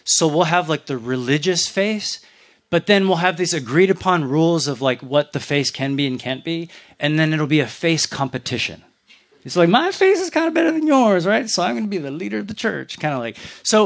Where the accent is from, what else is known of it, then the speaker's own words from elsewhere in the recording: Canada; So I grew up in two kind of subcultures that didn't teach me how to be vulnerable. So I'm Canadian Chinese.